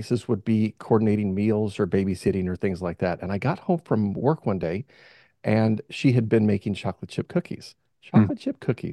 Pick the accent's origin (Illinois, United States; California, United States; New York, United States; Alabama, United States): California, United States; also born or lived in Utah; I grew up in California, served a mission, Portugal for 2 years. Lisbon, Portugal.